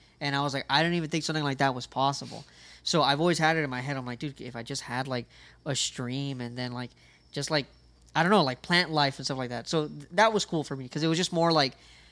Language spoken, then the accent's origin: English; Miami, Florida, United States; Okay, so I don't know if it's because I'm from Miami, but I have an affinity for water.